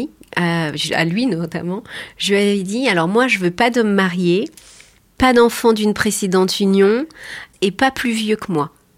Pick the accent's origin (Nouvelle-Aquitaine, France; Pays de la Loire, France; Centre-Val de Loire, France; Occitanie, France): Pays de la Loire, France; moved away as an adult; now in Boulogne-Billancourt, France; On était une famille recomposée, on vient de Vendée, on était au Sable d'Olonne pendant 10 ans.